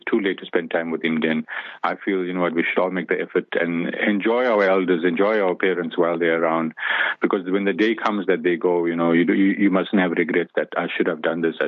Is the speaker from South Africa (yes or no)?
yes; Durban, KwaZulu-Natal, South Africa; although I grew up in Durban, but I hadn't really experienced much of the sardine run.